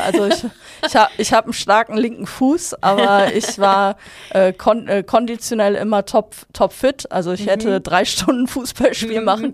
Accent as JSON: {"language": "German", "region": "North Rhine-Westphalia", "country": "Germany", "tie": "born there", "said": "ich komme gebürtig aus Fellbad"}